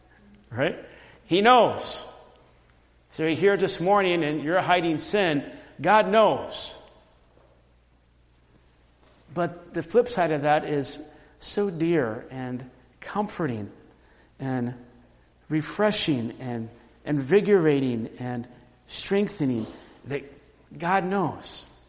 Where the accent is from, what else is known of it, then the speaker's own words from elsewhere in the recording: Southern United States, United States; My identity is not that I'm a Southerner. My identity is that I'm in Jesus.